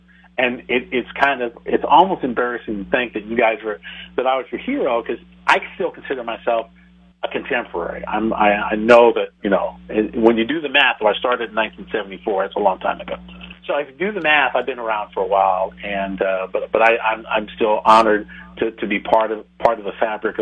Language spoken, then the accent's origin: English; Ohio, United States; being on WHBC was obviously, you know, the big station. It was so great to come home and work for my hometown station.